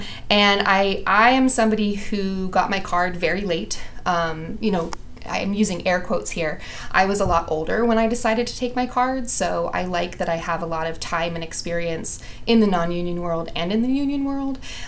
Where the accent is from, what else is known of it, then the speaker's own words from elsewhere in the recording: California, United States; I grew up in California.